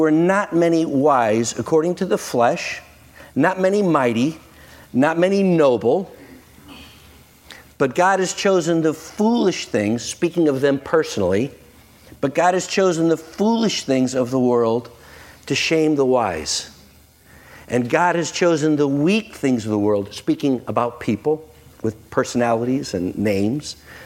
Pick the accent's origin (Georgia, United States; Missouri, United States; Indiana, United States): Missouri, United States; Bridgeton; I grew up in Bridgeton. It was just safe. It was just easy in Bridgeton. I went to Pattonville High School